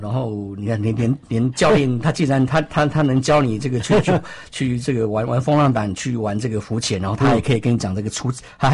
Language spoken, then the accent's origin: Chinese; Changhua County, Taiwan; 所以这个建筑物其实我们彰化人除了叫它叫白色海豚屋之外